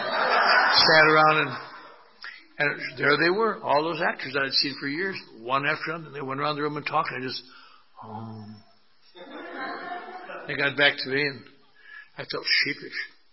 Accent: Eau Claire, Wisconsin, United States; I'm from Eau Claire, Wisconsin. I want to see movie stars.

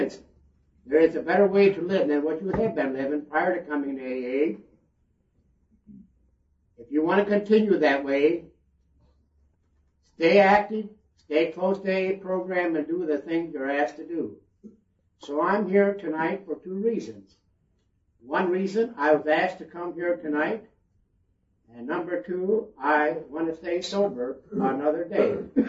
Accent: Akron, Ohio, United States; born there; That's where I was raised at. I was born in Akron, and my father being a minister, the three older boys, including me, we started getting kind of rotten in Kenmore.

